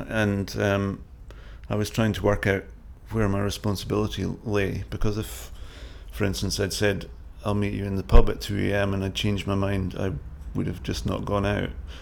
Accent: Brough, Yorkshire and the Humber, United Kingdom; My date of birth is 2010-61 and I'm from Brough.

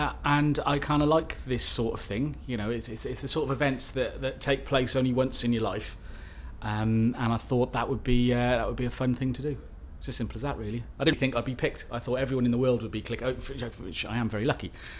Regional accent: Cardiff, Wales, United Kingdom; I'm 39, and I come from Cardiff.

